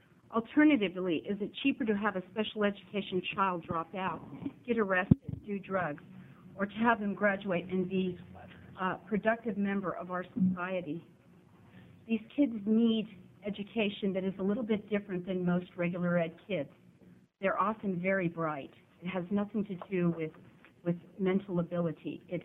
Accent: Wilsonville, Oregon, United States; I'm from Wilsonville.

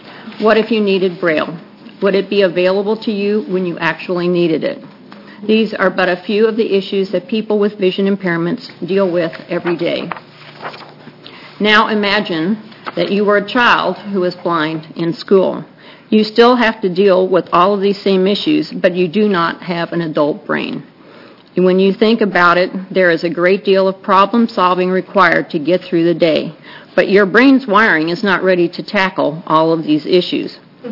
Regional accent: Bend, Oregon, United States; I'm from Bend, Oregon.

